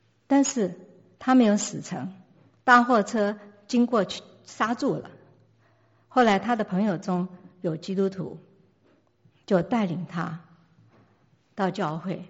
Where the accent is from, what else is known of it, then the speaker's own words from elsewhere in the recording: China; 像这些譬如说我们中国人的风水，这风水也是属于这一类。